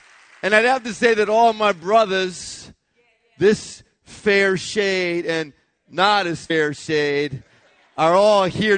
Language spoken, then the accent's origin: English; Connecticut, United States; now in Leesburg, United States; I said, well, we're really from Connecticut, and that's the church that we moved off from.